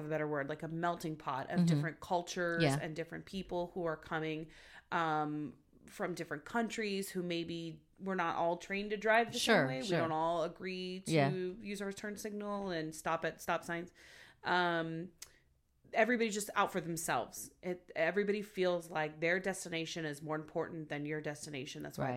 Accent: Los Angeles, California, United States; yeah, I'm from Los Angeles. Like, trust me, Tulsa traffic has nothing on the 405 freeway at 5 o'clock.

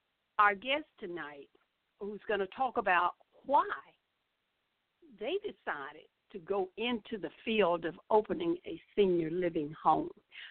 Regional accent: Macon, Georgia, United States; who is the co-owner of a beautiful senior living home in my hometown of Macon, Georgia.

